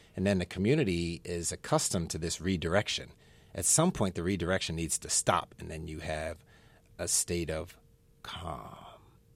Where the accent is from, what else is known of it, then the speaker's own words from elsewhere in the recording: East Coast, United States; And, you know, I'm from the East Coast, and I think you come from being direct.